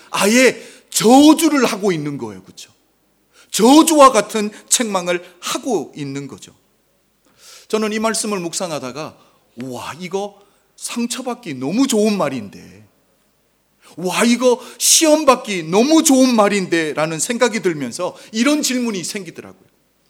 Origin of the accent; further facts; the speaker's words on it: South Korea; moved away as an adult; 저도 한국에서 태어나서 23살까지 한국에 있었잖아요.